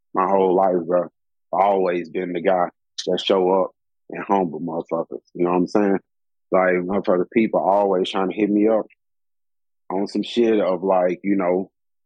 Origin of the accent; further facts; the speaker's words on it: Memphis, Tennessee, United States; Man, I'm from Memphis, bro. My God, man, I'm from Memphis, bro. My mental preparation's out there on Beale Street